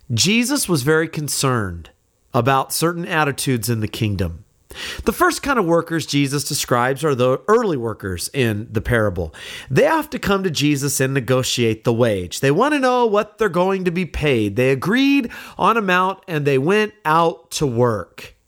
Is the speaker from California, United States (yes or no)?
yes; California, United States; In my hometown growing up in California, there was a guy there